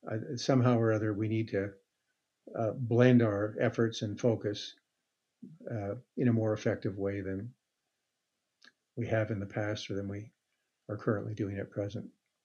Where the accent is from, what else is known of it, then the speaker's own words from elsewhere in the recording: Montreal, Quebec, Canada; I was coming from Montreal, which had a pretty diverse population. You know, I had grown up with and gone to school with large populations of immigrants